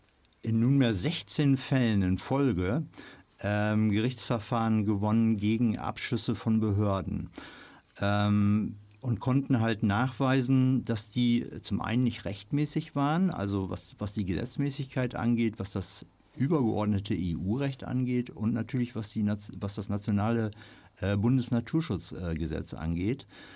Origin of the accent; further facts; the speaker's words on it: Lower Saxony, Germany; wie bereits gehört … ich stamme gebürtig aus dem Südoldenburgischen und zwar genauer gesagt aus dem Landkreis Vechta.